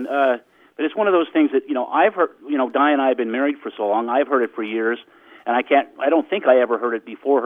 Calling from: La Mesa, California, United States; I'm calling from La Mesa, California.

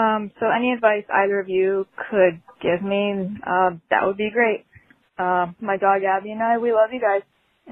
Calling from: Connecticut, United States; I'm calling in from Connecticut.

